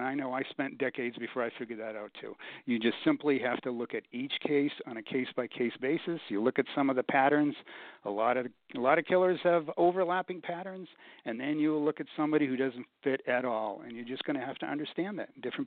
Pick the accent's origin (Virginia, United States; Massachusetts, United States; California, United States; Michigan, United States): Massachusetts, United States; Boston; Well, I grew up in Boston, which is a big hockey town. And I had a pond across the street